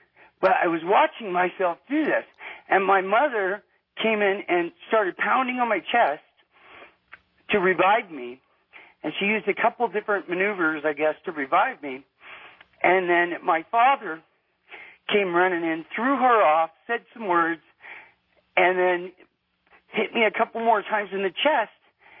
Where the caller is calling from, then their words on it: Reno, Nevada, United States; I'm calling you from Reno, Nevada.